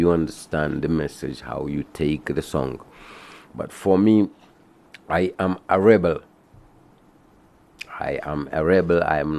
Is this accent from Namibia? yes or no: yes; Namibia; born there; I was born in Ovambaland, you know